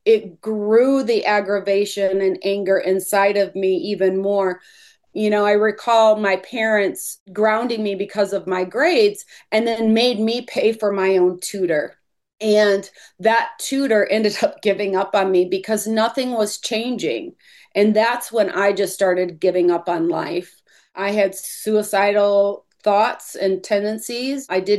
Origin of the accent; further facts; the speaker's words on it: Kentucky, United States; we grew up in Kentucky and lived on a farm.